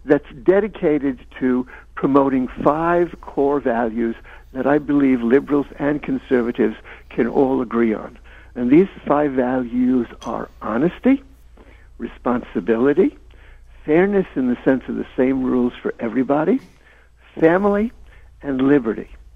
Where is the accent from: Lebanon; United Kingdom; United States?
United States; Brooklyn, New York; I was born and raised in Brooklyn, and everyone around me was a socialist or a liberal.